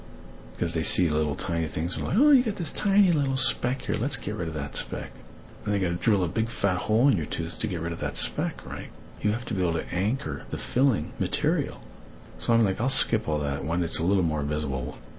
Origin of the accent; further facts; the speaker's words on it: England, United Kingdom; I'm English, right? It's a requirement.